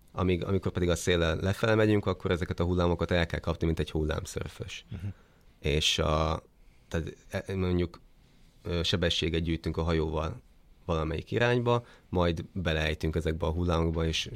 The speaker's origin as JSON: {"language": "Hungarian", "country": "Hungary", "tie": "born or raised there", "said": "én itt nőttem fel"}